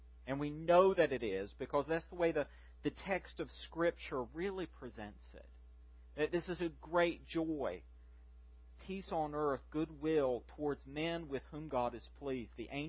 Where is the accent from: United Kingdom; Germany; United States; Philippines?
United States; Southern United States; And I got to tell you, as a Southerner, this is what Christmas is all about, folks.